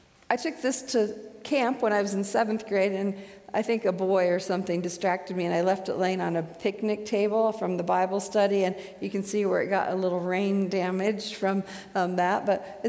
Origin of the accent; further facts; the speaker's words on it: Midwest, United States; But I grew up in the Midwest, in the Methodist Church